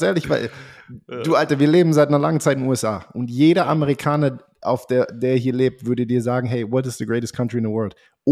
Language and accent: German; Germany; als deutscher Mann, dass ich in meinem Heimatland